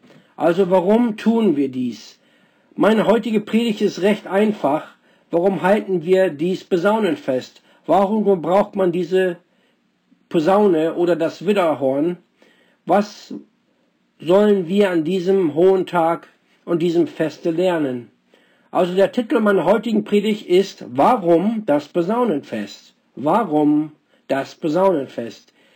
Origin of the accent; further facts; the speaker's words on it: Texas, United States; Ich bin in Texas aufgewachsen und Tornados und Tornado-Warnungen waren Teil unseres Lebens.